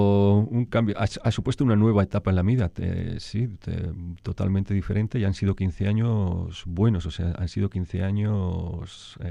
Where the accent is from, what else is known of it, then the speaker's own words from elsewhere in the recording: Vitoria-Gasteiz, Basque Country, Spain; Por cierto, que Adurza es mi barrio, yo soy de Adurza